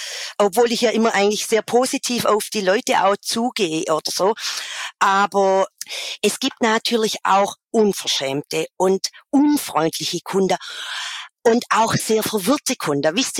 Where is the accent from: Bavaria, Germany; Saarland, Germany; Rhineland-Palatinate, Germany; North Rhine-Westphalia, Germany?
Saarland, Germany; Biesingen; also bei uns in Biesingen sagt man Brätli.